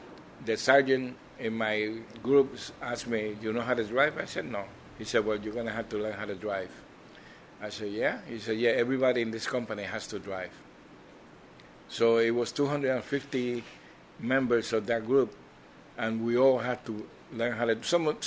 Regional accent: Puerto Rico; English is a second language; now in New York, United States; I came from Puerto Rico, and I was living in New York for a couple of years, and I knew a little bit of English by then.

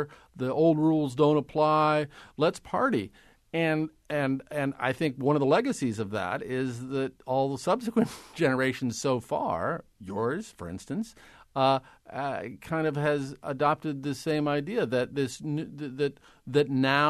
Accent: Omaha, Nebraska, United States; And I remember growing up in Omaha, Nebraska, the child of Depression people, my parents, that is

